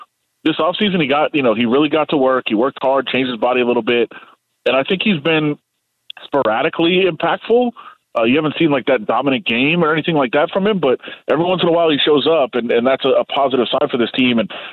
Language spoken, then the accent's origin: English; Michigan, United States; born there; I was born in Michigan. My dad was a frustrated Lions fan.